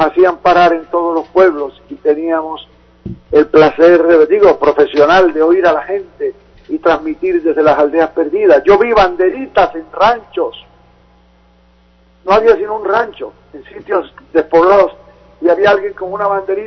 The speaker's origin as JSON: {"language": "Spanish", "country": "Colombia", "said": "Hicimos como periodistas y como colombianos lo que teníamos que hacer."}